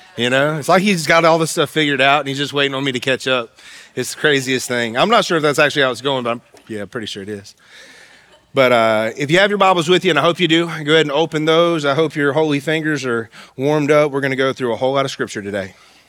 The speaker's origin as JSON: {"language": "English", "region": "West Virginia", "country": "United States", "said": "My whole life, I've read at Bethpage because, I'm from West Virginia."}